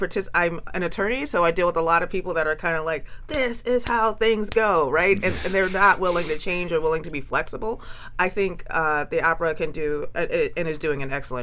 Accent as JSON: {"language": "English", "town": "Toledo", "region": "Ohio", "country": "United States", "tie": "born or raised there", "said": "I'm a lifelong Toledoan. I grew up in the Rogers School District. I graduated in the class of 2006, the last of the old school building."}